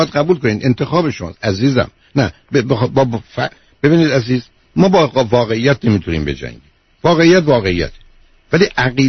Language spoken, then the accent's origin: Persian; Iran; ما هم ایرانی هستیم